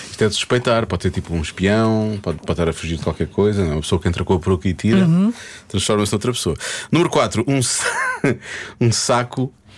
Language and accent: Portuguese; Portugal; Aliás, somos portugueses, não é?